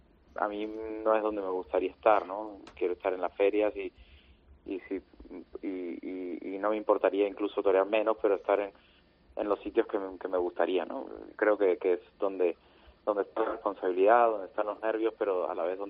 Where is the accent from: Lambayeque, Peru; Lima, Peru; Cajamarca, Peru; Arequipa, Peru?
Lima, Peru; los 2 años en Lima, en mi tierra